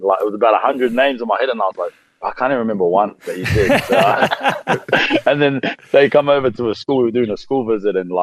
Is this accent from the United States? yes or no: no; New Zealand; I grew up in New Zealand. I pretty much grew up a Māori kid.